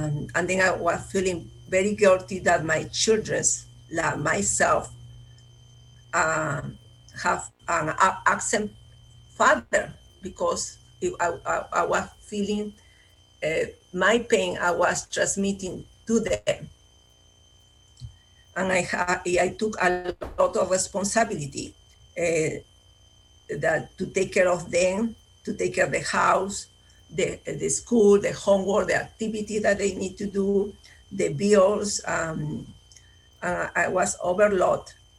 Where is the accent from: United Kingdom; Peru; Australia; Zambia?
Peru; now in California, United States; Where I was here in California, I don't have my family. My family is in Peru. I am from Peru.